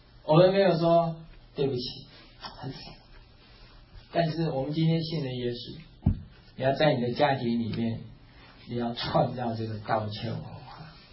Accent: Taiwan; 低人一等，我们台湾话叫输人不输阵

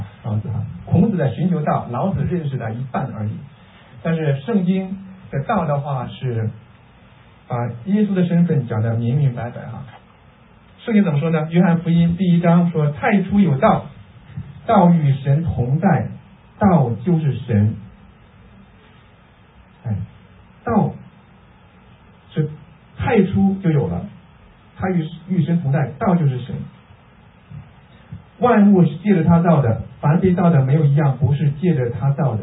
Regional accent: China; moved away as an adult; 我是在我是六二年出生哈，在中国受教育二十八岁离开中国，六二年出生到九零年离开中国，二十八年在中国。

